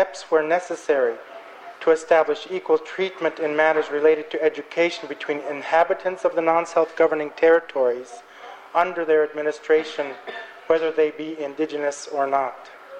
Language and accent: English; Alaska, United States; I myself am Central Yupik, and I come from the Central Yupik area.